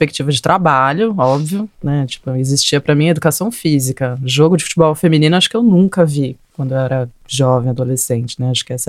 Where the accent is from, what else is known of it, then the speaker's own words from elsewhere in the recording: Campinas, São Paulo, Brazil; eu sou de Campinas